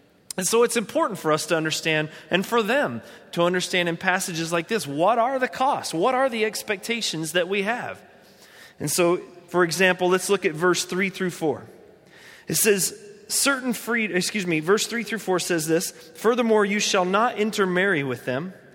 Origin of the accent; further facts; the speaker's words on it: North Carolina, United States; I grew up in North Carolina.